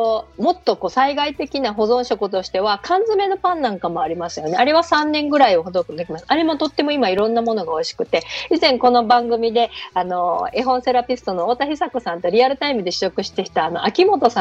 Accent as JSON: {"language": "Japanese", "region": "Osaka", "country": "Japan", "said": "それ私お店大阪人なんですけど、行ったことがなかったんですけど"}